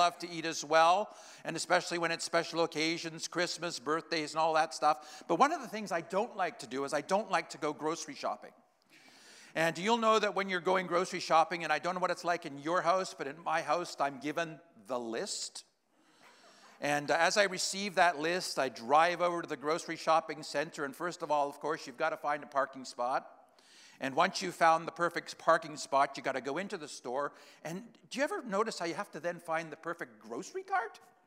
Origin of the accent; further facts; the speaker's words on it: KwaZulu-Natal, South Africa; born there; also born or lived in Swaziland; I am a child of Africa. I was born in Africa in a little place called Zululand in southern Africa. I lived for 12 years of my life in Swaziland.